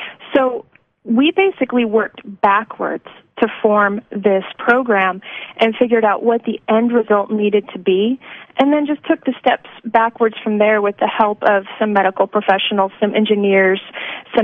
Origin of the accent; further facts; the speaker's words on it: Fremont, California, United States; Yeah, I'm a Bay Area girl by origin. And I grew up in California in the drought years